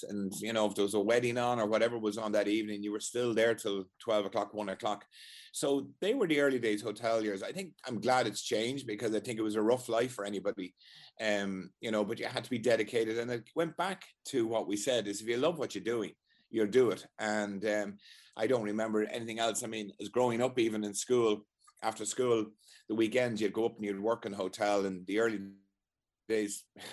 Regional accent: Wexford, Leinster, Ireland; Well, we grew up in Wexford, the whole family did

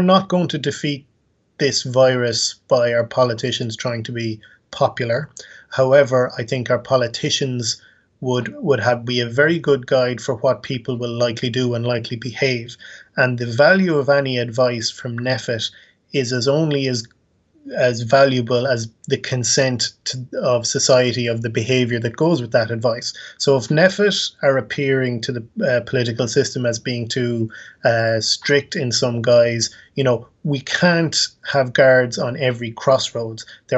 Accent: Ireland; And I think just knowing what we are like as Irish people, I think people do want to follow the rules and won't take unnecessary risk.

